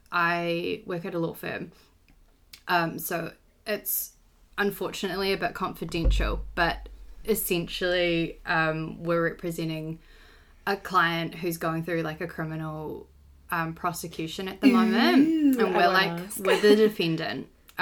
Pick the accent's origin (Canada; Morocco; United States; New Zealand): New Zealand; Wellington; Like yourself, born and bred in Wellington.